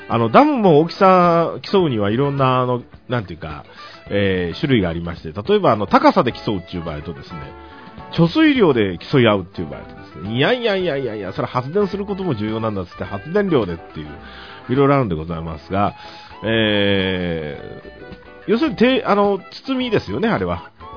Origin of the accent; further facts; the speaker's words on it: Fukuoka, Japan; 私が私は出身が福岡ですから、ダムといえばやっぱり真っ先に思い浮かぶのが夜明けダムですね。